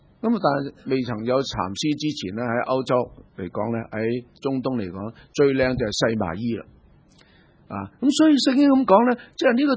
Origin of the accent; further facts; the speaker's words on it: China; now in Canada; 在加拿大也是这样的，我们中国人很喜欢做这些事